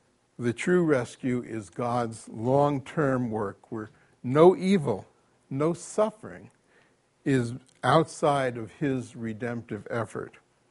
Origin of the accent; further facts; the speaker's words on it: Paterson, New Jersey, United States; a small inner city church plant in Paterson, New Jersey, my hometown. As I said, I was the one in the road, 5 years old, playing ball with my brother.